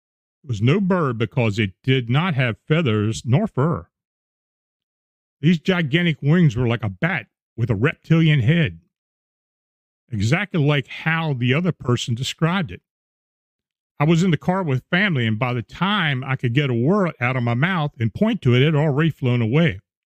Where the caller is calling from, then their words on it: Galloway Township, New Jersey, United States; calling from Galloway Township in New Jersey. I got a weird story. I'm a police officer, and Galloway Township is kind of a rural area. We're outside of Atlantic City.